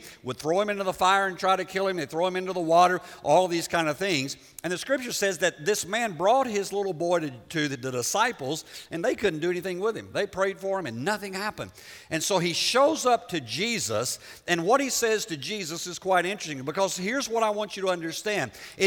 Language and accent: English; Liberia; because most of you know I was born in Africa, and there were leper colonies in Liberia where I lived.